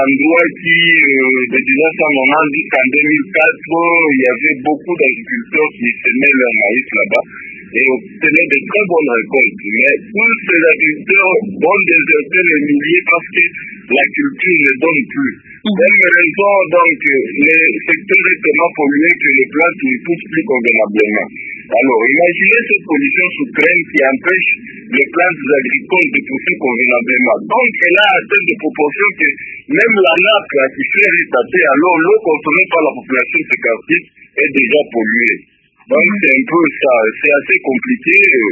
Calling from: Lubumbashi, Haut-Katanga, DR Congo; ici, chez nous, à Lubumbashi

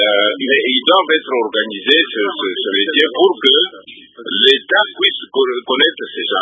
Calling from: Kinshasa, DR Congo; c'est un problème d'exagération toujours ici chez nous au Congo.

